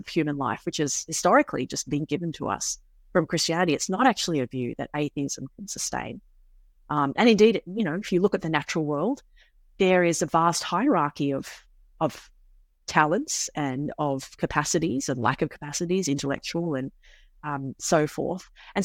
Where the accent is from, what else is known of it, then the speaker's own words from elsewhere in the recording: Australia; now in United Kingdom; I was particularly excited seeing as an Australian, so it was kind of thrilling to hear his Australian accent in the middle of Oxford.